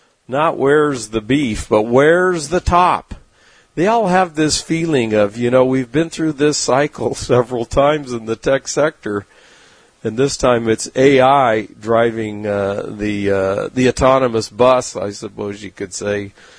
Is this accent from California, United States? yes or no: yes; California, United States; But I'm from Southern California, so I've seen plenty of hubbub, in the biotech sector and the tech sector right there in San Diego.